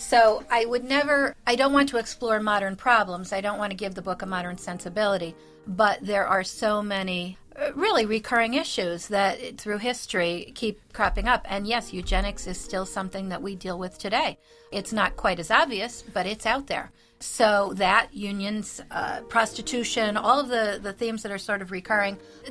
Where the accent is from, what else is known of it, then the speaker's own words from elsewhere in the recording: Scranton, Pennsylvania, United States; I've lived in Scranton my whole life. Lived in the Poconos for a little while as a teacher, but I'm from Scranton. I love Scranton